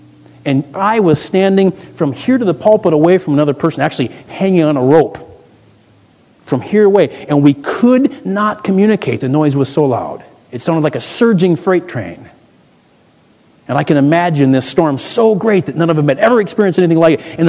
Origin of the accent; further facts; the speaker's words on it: Michigan, United States; moved away; grew up in Michigan. You probably hear the oots and the boots in my voice every once in a while. I grew up in Michigan, and I actually lived much of the summers on a lake, a fairly sizable lake.